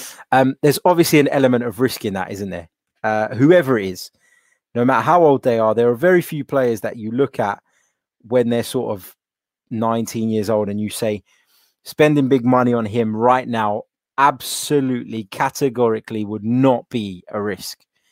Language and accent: English; London, United Kingdom; born there; Cypriot, Greek Cypriot family originate from Cyprus. I was born here in London.